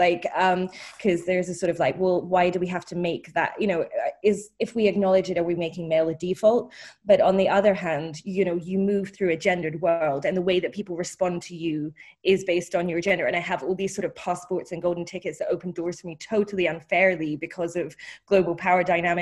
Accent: London, United Kingdom; also born or lived in Australia; So I was born in Australia. We left when I was five. And we moved to London in 1990, and … for a year because of my accent. And I just lost the accent.

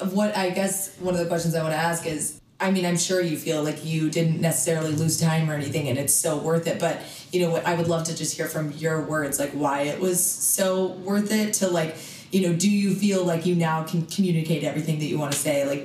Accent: the South, United States; I was raised in the South, so I have a lot of friends, like, just in general, a lot of people get married earlier

